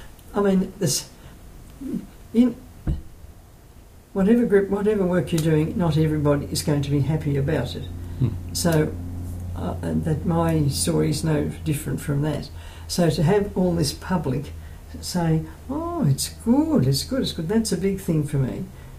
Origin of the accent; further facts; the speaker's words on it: Australia; born there; I said that I was born in Australia, you know, but I say to people I might have been born in Syria, you know.